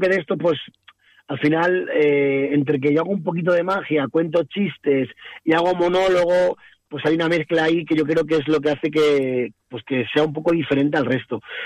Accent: Madrid, Community of Madrid, Spain; De Madrid.

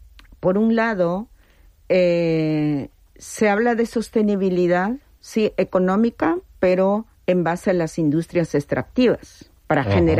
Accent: Ayacucho, Peru; Yo soy quechua chanca de Perú, en Ayacucho, que es la parte andina. Y bueno, ya estoy mayorcita

